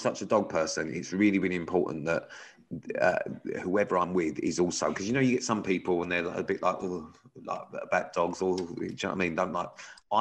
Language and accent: English; Birmingham, West Midlands, United Kingdom; Fucking it. I'm so sorry to anyone from Birmingham.